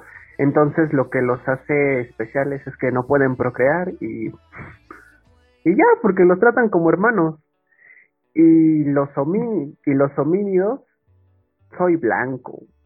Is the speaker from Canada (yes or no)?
no; Mexico; Y eso que soy mexicano, imagínate lo triste.